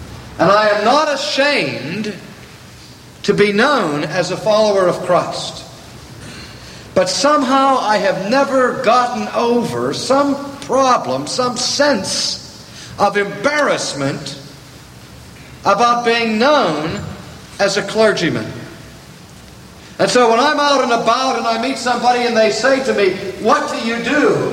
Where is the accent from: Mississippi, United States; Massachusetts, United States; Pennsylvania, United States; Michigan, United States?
Pennsylvania, United States; Pittsburgh; growing up in Pittsburgh in western Pennsylvania, one of my great heroes was a baseball player from a steel mill town just across the river from where I went to high school.